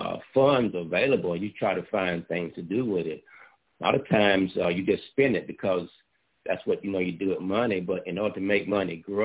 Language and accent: English; Panama City, Florida, United States; No, I was in my hometown in Florida. Yeah, Panama City, Florida at the time.